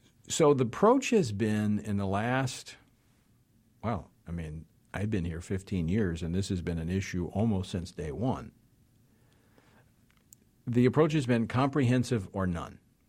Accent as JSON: {"language": "English", "region": "Louisiana", "country": "United States", "said": "I was talking with some officers with Homeland Security in my home state of Louisiana during the Christmas break"}